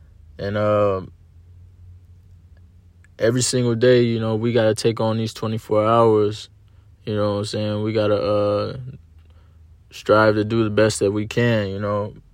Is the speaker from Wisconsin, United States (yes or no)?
no; North Chicago, Illinois, United States; I come from the Chicagoland area, more specifically North Chicago, which is about an hour outside of Chicago.